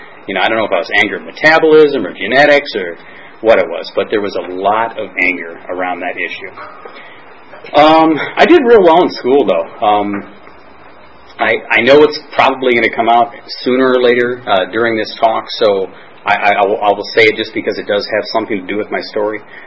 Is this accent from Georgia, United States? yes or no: no; Chicago, Illinois, United States; also born or lived in Flint, United States; I was born in Flint, Michigan. That's where I'm from, and my family moved to Chicago when I was pretty young, about two or three or something. So most of my life, I grew up in Chicago.